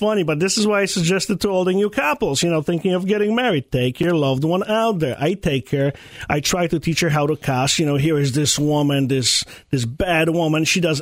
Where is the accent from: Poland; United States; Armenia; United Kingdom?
Poland; moved away; I come from Poland